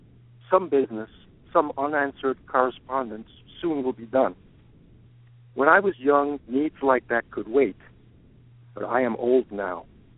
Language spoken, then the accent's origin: English; Brookline, Massachusetts, United States; I'm from Brookline, Massachusetts.